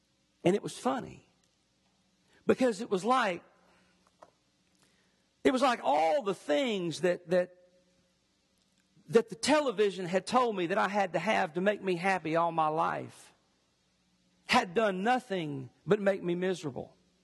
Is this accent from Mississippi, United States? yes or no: yes; Greenville, Mississippi, United States; at Pilgrim Rest Baptist Church in my hometown, Greenville.